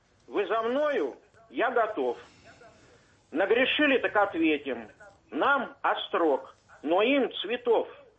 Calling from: Moscow, Russia; я из Москвы звоню.

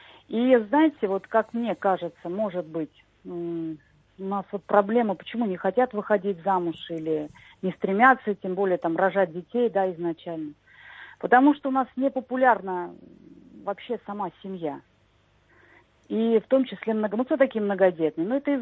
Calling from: Moscow Oblast, Russia; Я звоню из Подмосковья

